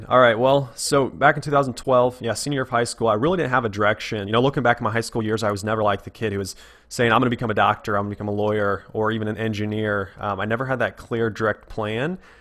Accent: Midwest, United States; So it is in my hometown. You know, I live in a town in the Midwest, about 40,000 people.

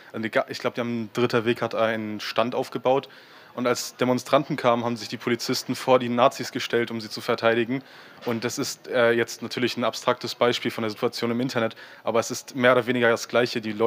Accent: Kiel, Schleswig-Holstein, Germany; ich komme aus Kiel

